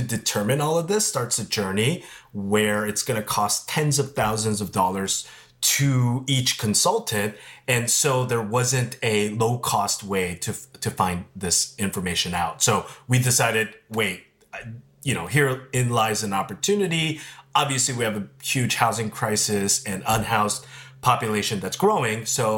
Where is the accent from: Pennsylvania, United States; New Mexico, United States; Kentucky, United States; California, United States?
California, United States; Los Angeles; Yeah, so I grew up there, and so it's just my hometown, surprisingly enough.